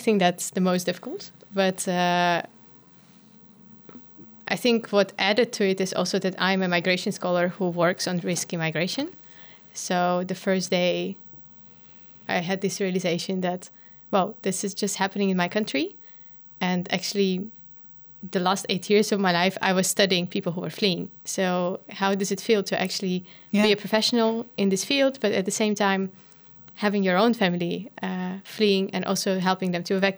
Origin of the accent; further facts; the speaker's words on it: Irpin, Kyiv Oblast, Ukraine; I'm from Irpin.